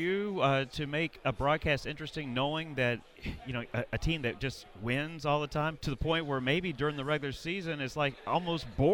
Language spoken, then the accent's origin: English; Alabama, United States; I just wanted to thank him for making Saturday special, you know, growing up in Alabama.